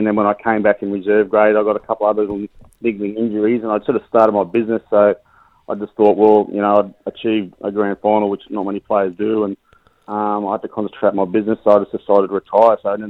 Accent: Melbourne, Victoria, Australia; also born or lived in Canberra; I grew up playing AFL and basketball. I was born in Melbourne and I followed Fitzroy as a kid, and it wasn't until I sort of moved to Canberra that all my mates at school played league.

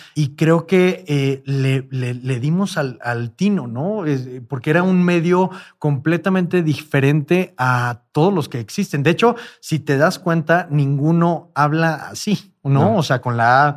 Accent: Monterrey, Nuevo León, Mexico; vengo de Monterrey, ¿no? Es una sociedad bastante cerrada. Me uh-huh. criaron como católico

